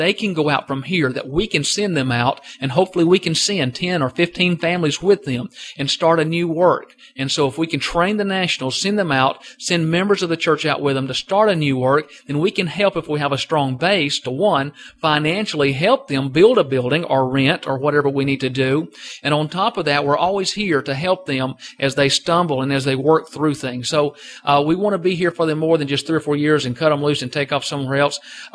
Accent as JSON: {"language": "English", "town": "Decatur", "region": "Alabama", "country": "United States", "moved": "as an adult", "lives_now": "Merida, Mexico", "said": "Well, I'm from Decatur, Alabama. I lived there for about 30 years of my life, and we've now been missionaries for 10 years. We've actually been in Mexico for 8."}